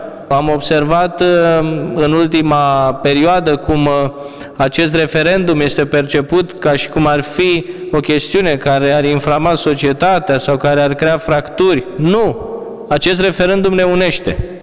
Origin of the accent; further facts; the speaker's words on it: Romania; Când vorbim de acest referendum, suntem români și ne asumăm o identitate națională